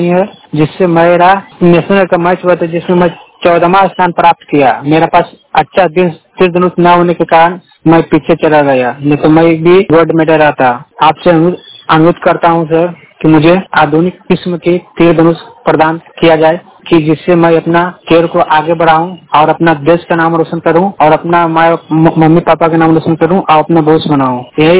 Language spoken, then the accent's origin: Hindi; Bihar, India; मैं बिहार से पटना जिला के रहने वाला हूँ।